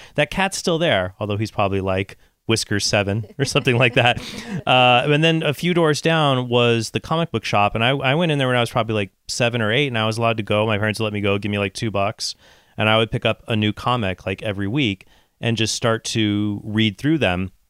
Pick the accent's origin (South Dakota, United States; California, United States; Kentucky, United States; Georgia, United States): California, United States; Encinitas; So I grew up in Encinitas, and I, you know, we would go there.